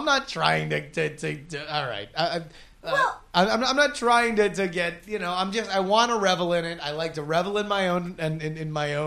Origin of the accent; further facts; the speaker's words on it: Texas, United States; I grew up in Texas and never heard it before.